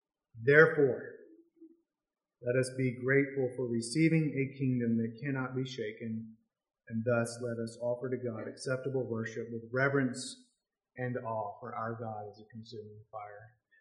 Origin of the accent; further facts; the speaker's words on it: South Carolina, United States; I'm from South Carolina originally, so a little bit of a Southern connection there.